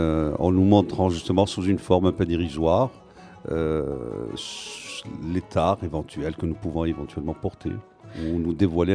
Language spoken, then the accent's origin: French; Algiers, Algiers Province, Algeria; Je suis d'Alger, je suis natif d'Alger.